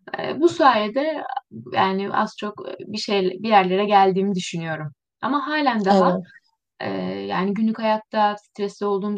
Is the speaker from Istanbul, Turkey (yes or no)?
yes; Istanbul, Turkey; 22 yaşındayım. Türk-Alman Üniversitesi Hukuk Fakültesi öğrencisiyim. İkinci sınıfım şu anda. Doğma büyüme İstanbulluyum.